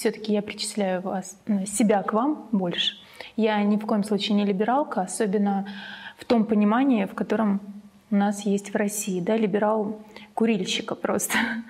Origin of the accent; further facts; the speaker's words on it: Crimea, Ukraine; Я как крымчанка